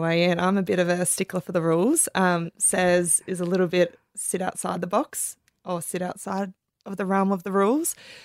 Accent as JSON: {"language": "English", "town": "Cronulla", "region": "New South Wales", "country": "Australia", "said": "Sydney, Cronulla. Yes."}